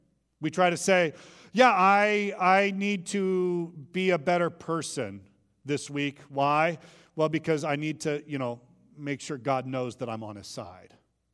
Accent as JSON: {"language": "English", "region": "California", "country": "United States", "tie": "born or raised there", "also_born_or_lived": "St. Louis / Arizona", "said": "I sometimes wonder why I'm in Southern California. I can track how I got here, growing up in Northern California, going to school at Concordia Irvine, then going to St. Louis, and then going to Arizona"}